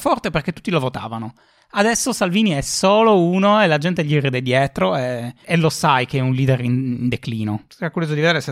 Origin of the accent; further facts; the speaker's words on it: Sardinia, Italy; ma noi da sardi lo sappiamo molto bene, quindi ti sposti anche controvoglia perché lo devi fare.